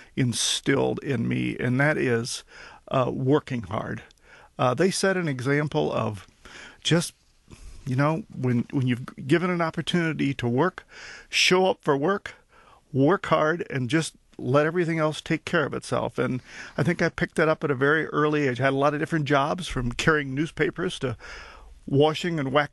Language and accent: English; Granite City, Illinois, United States; Yes, I grew up in Granite City, Illinois, which is across the river from St. Louis, Missouri. It's a steel mill town